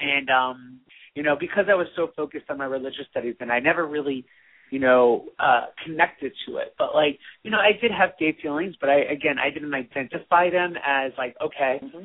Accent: Manhattan, New York, United States; And it's even more interesting because I grew up in Manhattan

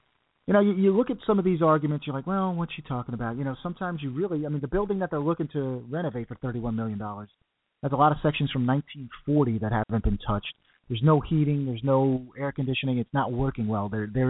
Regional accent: New York, United States; As a New Yorker, I took the Metro North and I took the subway.

